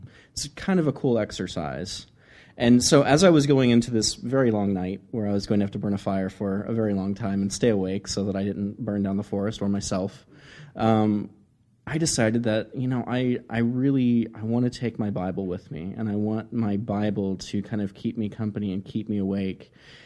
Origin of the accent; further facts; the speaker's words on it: Texas, United States; I mean, I'm from South Texas. We have droughts in Texas.